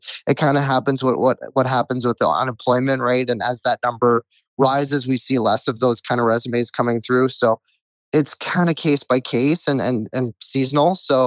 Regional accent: Port Moody, British Columbia, Canada; I grew up in Port Moody myself, know the area really well

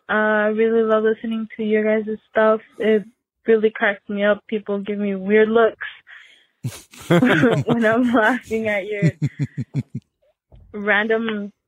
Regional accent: Nevada, United States; It is dead out here, but I'm from the capital near Reno, so I don't really get to go see all that.

